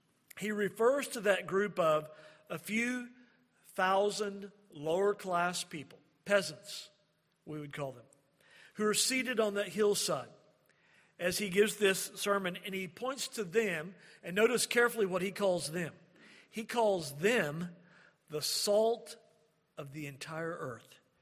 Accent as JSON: {"language": "English", "region": "Oklahoma", "country": "United States", "tie": "born or raised there", "said": "Now, granted, I'm a product of two Okies, and I grew up in Oklahoma public schools, so that probably explains a lot."}